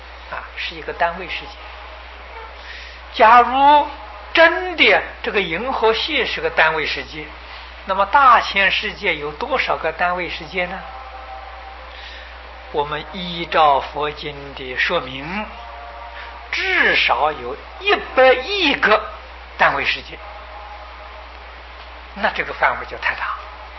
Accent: China; 海神、江神、河神都是属于水神，我们中国人称作龙王。

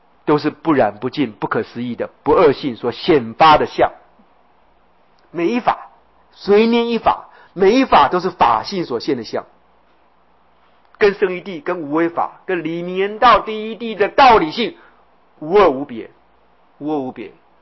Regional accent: Taiwan; 一个台湾老乡

